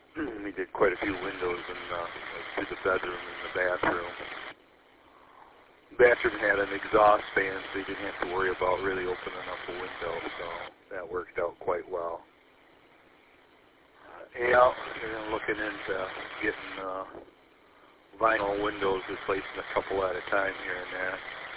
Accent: Fenton, Michigan, United States; born or raised there

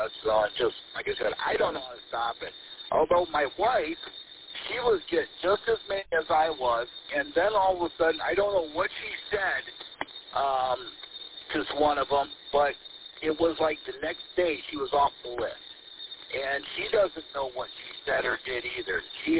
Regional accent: Paw Paw, Michigan, United States; I always give them a 49079 zip code, which is where I grew up in Papa. So they tell me that that's where I live now, and I haven't lived over there since 2001.

